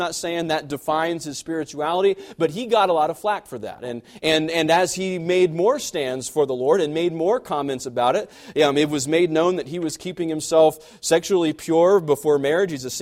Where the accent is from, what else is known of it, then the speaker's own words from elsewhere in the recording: Mangum, Oklahoma, United States; Growing up in Mangum, we had tornado watches. It's just part of being, just living here.